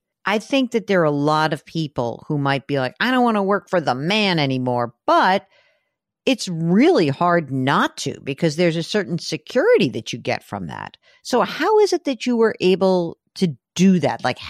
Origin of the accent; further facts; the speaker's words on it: New York, United States; Come on, wait. We're New Yorkers. We want to hear.